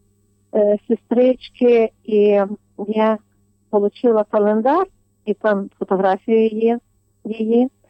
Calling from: Lviv Oblast, Ukraine; Слава навіки Богу … із Львівщини.

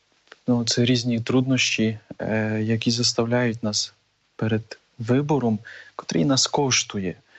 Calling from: Warsaw, Masovian Voivodeship, Poland; я з Варшави.

